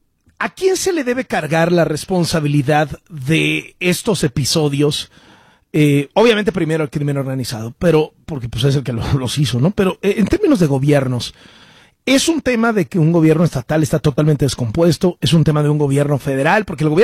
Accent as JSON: {"language": "Spanish", "region": "Yucatán", "country": "Mexico", "said": "pienso en el caso de mi tierra, en Yucatán"}